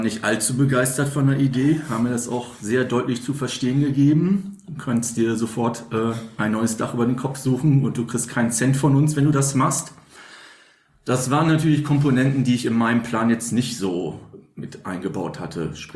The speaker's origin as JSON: {"language": "German", "town": "Münster", "region": "North Rhine-Westphalia", "country": "Germany", "tie": "born or raised there", "said": "in meinem Heimatort Münster, Nordrhein-Westfalen"}